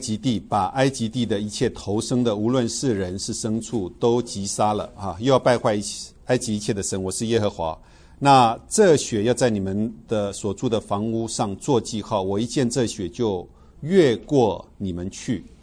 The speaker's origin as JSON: {"language": "Chinese", "country": "China", "said": "我中国人喜欢吃，特喜欢吃的"}